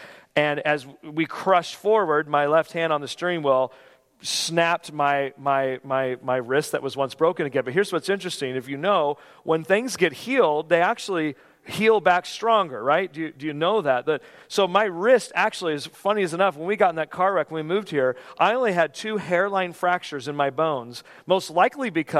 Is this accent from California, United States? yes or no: yes; California, United States; I'm from California, remember?